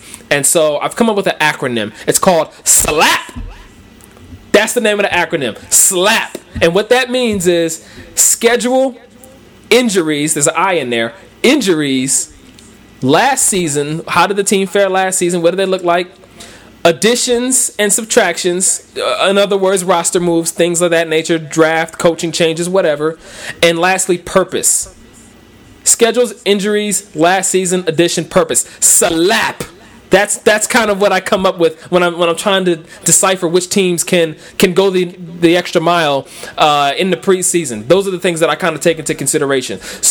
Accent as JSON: {"language": "English", "town": "Cleveland", "region": "Ohio", "country": "United States", "said": "I mean, again, I'm from Cleveland, y'all. We haven't had a quarterback since Bernie"}